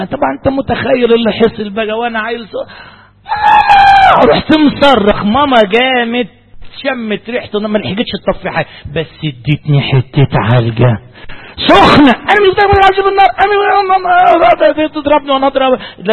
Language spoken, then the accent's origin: Arabic; Upper Egypt, Egypt; وكان كيس القطن عندنا في الصعيد حجم عائلي كده زمان